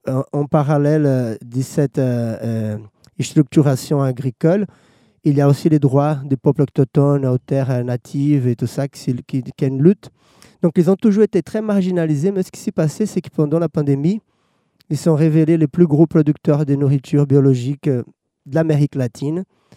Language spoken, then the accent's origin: French; Olinda, Pernambuco, Brazil; French is a second language; Je viens de Olinda, Pernambuco, connue comme la ville du carnaval.